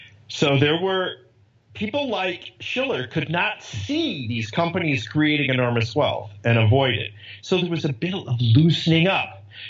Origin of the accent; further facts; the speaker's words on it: Rochester, New York, United States; I grew up in Rochester, New York.